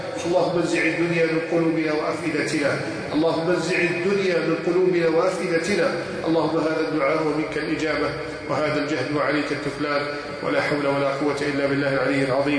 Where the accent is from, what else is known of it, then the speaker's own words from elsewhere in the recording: Egypt; ارفع البلاء عن بلدنا مصر